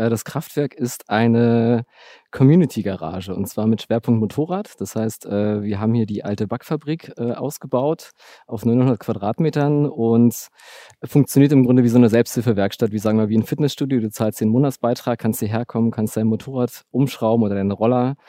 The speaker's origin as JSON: {"language": "German", "region": "Berlin", "country": "Germany", "tie": "born or raised there", "said": "ich bin in Ostberlin groß geworden, in Hersdorf im Südteil, so Einfamilienhausgegend"}